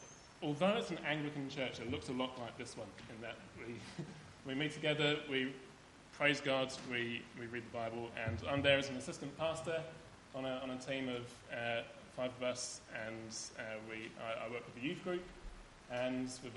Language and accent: English; New Zealand; Well, first I must confess, I know my accent is slupped-a-butt. And I've come here to top it up. But so one thing is the accent I missed.